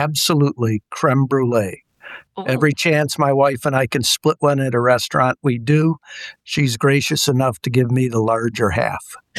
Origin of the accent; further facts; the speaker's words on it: Grand Blanc, Michigan, United States; Both my wife and I grew up in Michigan, grew up in a town called Grand Blanc, up near Flint.